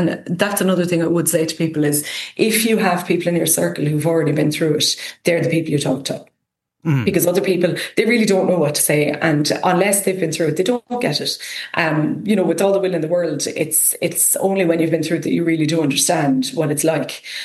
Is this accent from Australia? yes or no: no; Kilfinane, Munster, Ireland; he was big into the local history of the town where I'm from Kilfinnan